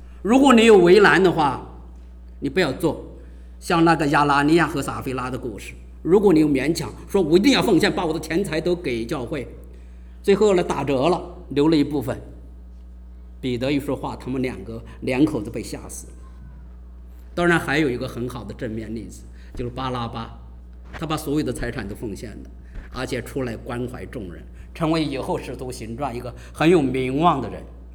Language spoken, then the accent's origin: Chinese; Lu'an, Anhui, China; 我家是安徽人，在安徽六安，合肥西边，在安徽、河南和湖北三省交界，大别山区，老区，很贫穷的地方。